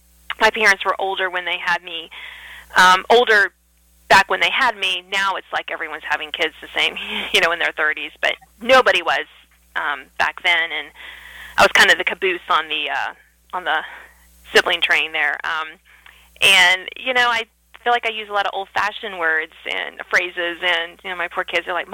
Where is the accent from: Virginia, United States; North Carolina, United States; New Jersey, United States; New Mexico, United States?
Virginia, United States; I grew up in Southern Virginia, and depending on who I'm talking to, I don't have a really strong Southern accent, which is funny because my parents were born and raised in Kentucky.